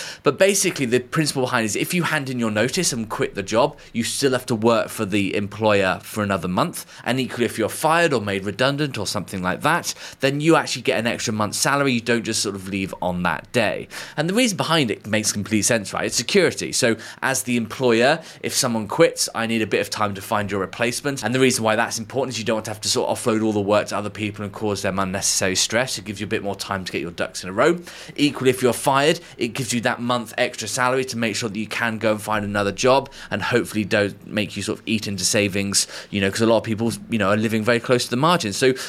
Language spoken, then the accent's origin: English; United Kingdom; as a Brit sort of looking across the water